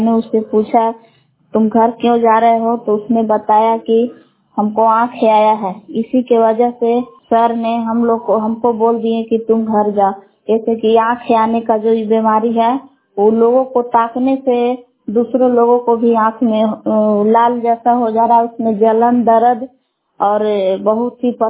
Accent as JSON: {"language": "Hindi", "town": "Belaon", "region": "Bihar", "country": "India", "said": "ग्राम बेलाव जिला कैमूर भभुआ के निवासी हूँ।"}